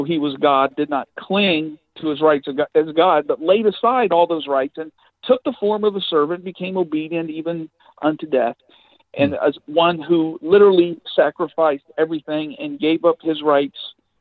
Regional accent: Midwest, United States; I was raised in the Midwest, kind of a steel industrial town. And, you know, it was a kind of a working class neighborhood.

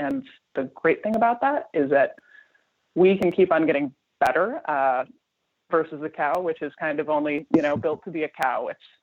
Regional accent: Midwest, United States; I'm from the Midwest, and he's a huge fan of White Castle.

